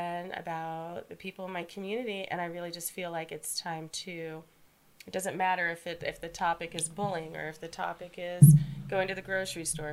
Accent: San Francisco, California, United States; So I moved here in 2008 from San Francisco. I'm a California girl.

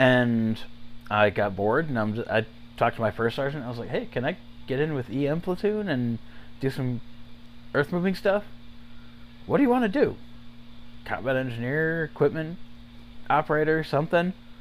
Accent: Wisconsin, United States; now in Wichita, United States; No, I grew up in Wisconsin.

